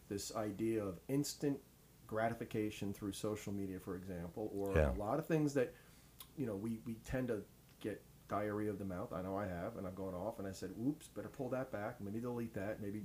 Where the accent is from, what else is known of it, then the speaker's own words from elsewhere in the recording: New York, United States; I'm from New York originally, but I had parents that came from a generation of hard work.